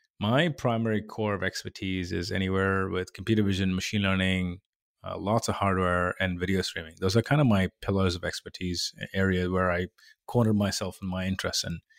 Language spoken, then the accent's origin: English; India; English is a second language; I come from India originally, born and raised there. Very lower middle class family.